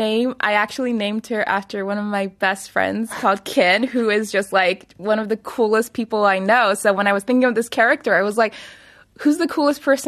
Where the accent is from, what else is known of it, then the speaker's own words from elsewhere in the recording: Myanmar; as a woman growing up in Myanmar